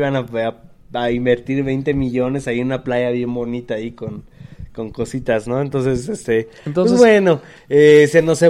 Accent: Mexico; yo como mexicano quizá me llama más la atención ir al Caribe

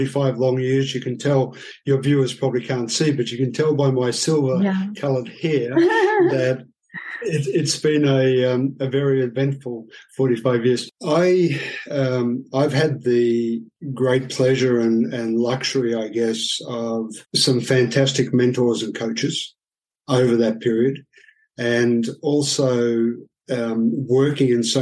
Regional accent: Australia; now in Shanghai, China; I'm Australian, born and bred there, left. Many people call me a nomad, by the way.

